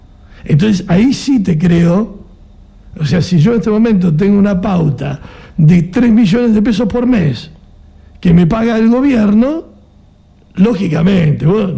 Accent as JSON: {"language": "Spanish", "region": "Tierra del Fuego", "country": "Argentina", "said": "Todos somos argentinos, somos malvineros"}